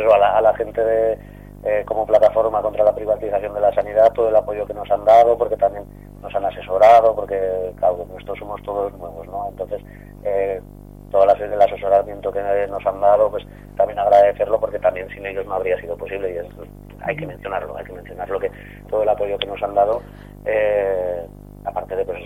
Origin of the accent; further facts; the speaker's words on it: Azuara, Aragon, Spain; aquí en Azuara, por ejemplo, yo te hablo ya de lo que más conozco, ¿no? Que es mi pueblo.